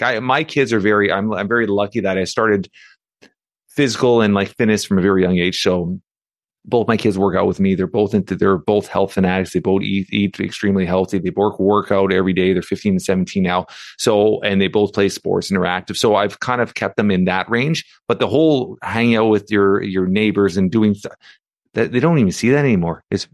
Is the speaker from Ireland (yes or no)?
no; Toronto, Ontario, Canada; I grew up in Toronto. So actually downtown Toronto, Canada.